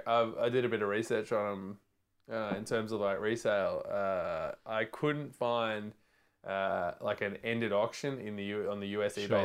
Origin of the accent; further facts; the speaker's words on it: Melbourne, Victoria, Australia; And anything Melbourne, I'll generally jump on.